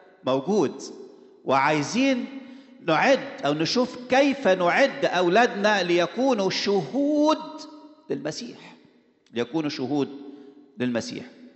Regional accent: Egypt; أغرس جواه إن إحنا لسنا من هذا العالم، مش إحنا كمصريين

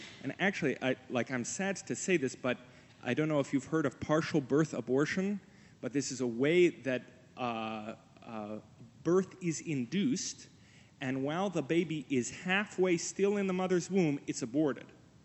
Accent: Canada; not thinking as a Christian, just thinking as a Canadian citizen in a secular democracy

